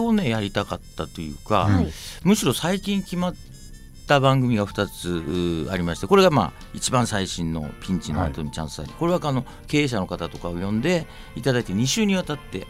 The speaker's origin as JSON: {"language": "Japanese", "region": "Kanto", "country": "Japan", "said": "私関東の人間で知り合いもそんなにいないんで"}